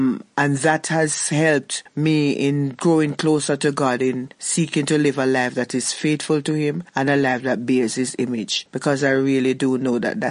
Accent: Ocho Rios, Jamaica; moved away as an adult; now in Cape Town, South Africa; I'm from Jamaica. I'm from the north coast of Jamaica, Ocherius, one of the tourist areas in Jamaica. It's good to be in South Africa.

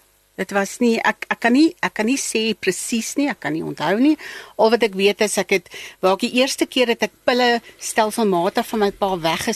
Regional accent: Barberton, Mpumalanga, South Africa; born there; ek is gebore in Barberton

